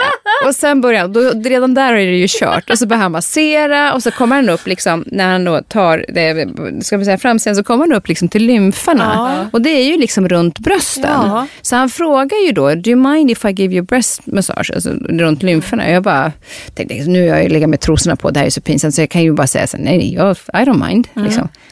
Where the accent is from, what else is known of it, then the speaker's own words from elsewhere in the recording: Sweden; jag är från Sverige